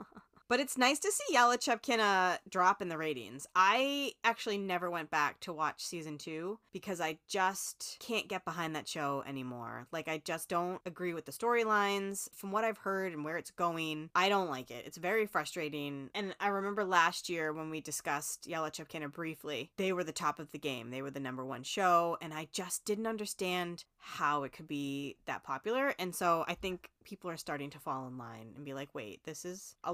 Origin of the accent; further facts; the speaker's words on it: United States; It's what I'm used to, obviously, growing up in America.